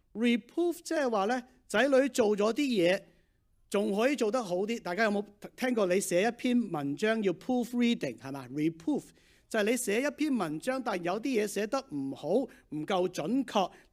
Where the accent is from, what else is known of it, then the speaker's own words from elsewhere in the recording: Beijing, China; born there; also born or lived in Hong Kong; 翻去祖國讀咗大學，所以我喺北京出世啦